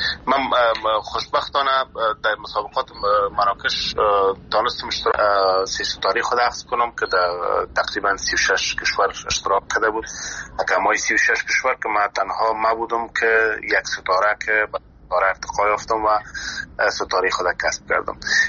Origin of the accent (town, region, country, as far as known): Afghanistan; born or raised there